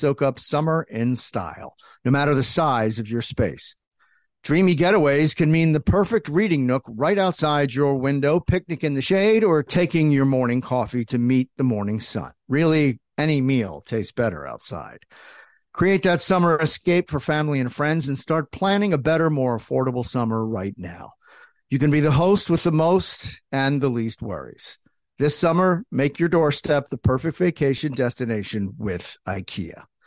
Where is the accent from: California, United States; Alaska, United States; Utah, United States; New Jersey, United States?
New Jersey, United States; Nothing, I grew up in New Jersey. I don't get scared.